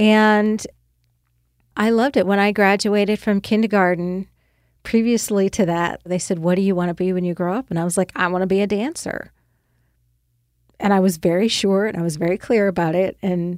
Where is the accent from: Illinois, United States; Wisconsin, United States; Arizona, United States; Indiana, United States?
Wisconsin, United States; Brown Deer; with the rec department in Brown Deer, where I grew up in Wisconsin.